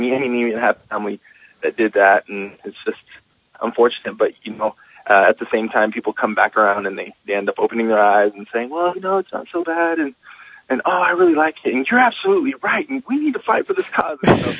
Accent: El Paso, Texas, United States; that's how I grew up in El Paso, very, very dangerous area and very, I call it like hood and gangster.

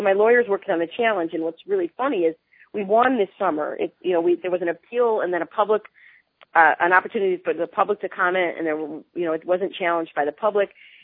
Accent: Chicago, Illinois, United States; I'm born and raised in Chicago, so I'm totally biased. I think it's, you know, an amazing city.

